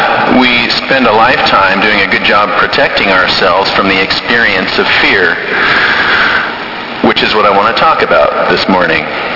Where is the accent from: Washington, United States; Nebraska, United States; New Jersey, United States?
Washington, United States; I grew up in Central Washington State, the part of the state that is on fire right now, because in the summer it is dry.